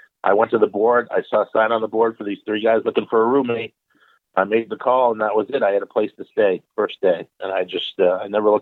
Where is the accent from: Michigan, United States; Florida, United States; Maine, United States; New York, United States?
Maine, United States; Bangor; also born or lived in South Portland; Well, I grew up in Bangor, between Bangor and South Portland, really. And, I just knew that I wanted to get out.